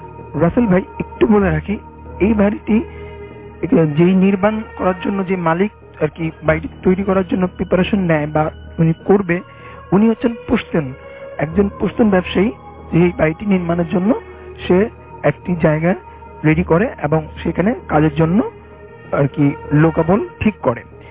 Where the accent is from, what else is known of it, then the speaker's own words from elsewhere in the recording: Mohammadpur, Dhaka Division, Bangladesh; মোহাম্মদপুর থেকে এসেছি।